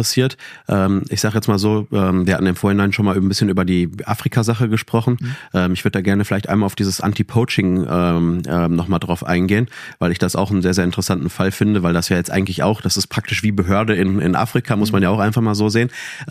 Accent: Dortmund, North Rhine-Westphalia, Germany; jetzt ich komme aus Dortmund

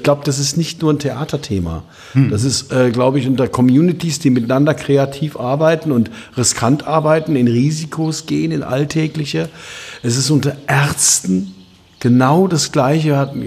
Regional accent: East Germany, Germany; Ich bin im Osten groß geworden und war sozusagen in der vorwendischen Zeit, also in den Jahren 85 bis 89, in Erfurt engagiert.

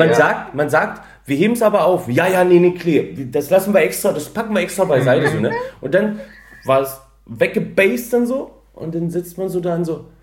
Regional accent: eastern Germany, Germany; aber ich komme halt ursprünglich aus dem Osten so und ich sagte, da ist es verbreiteter.

